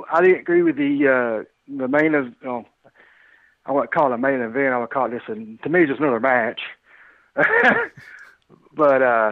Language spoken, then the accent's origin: English; Georgia, United States; I'm the one from Georgia.